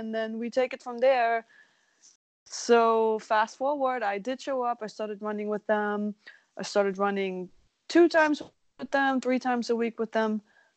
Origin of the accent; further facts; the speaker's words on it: Germany; So I was born in Germany. I grew up in Germany.